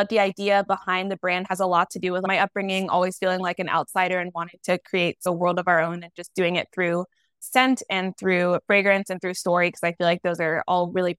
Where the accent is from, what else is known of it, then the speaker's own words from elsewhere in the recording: Dayton, Ohio, United States; So I grew up in Dayton, Ohio. I cannot claim New York. I wish I could, but I'm from Ohio.